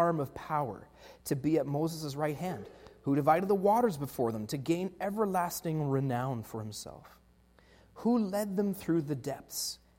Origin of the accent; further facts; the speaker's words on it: Ontario, Canada; born there; I remember the first time I'd come out to BC, I was born in Ontario, and I'd never seen the ocean before